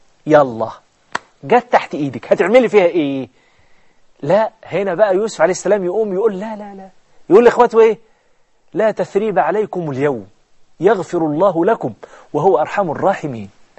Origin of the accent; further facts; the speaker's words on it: Egypt; هو يمكن احنا عندنا في مصر دي حقيقة